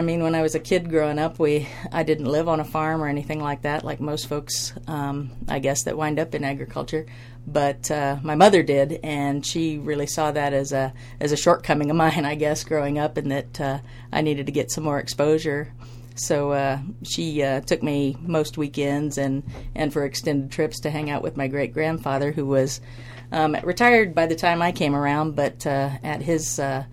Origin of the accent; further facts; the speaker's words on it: Fortville, Indiana, United States; I grew up in a little town in central Indiana known as Fortville. It's a one-stop light town. It's pretty small. My grandmother still lives there to this day in the house that my grandfather built, great-grandfather built, back in the mid-50s.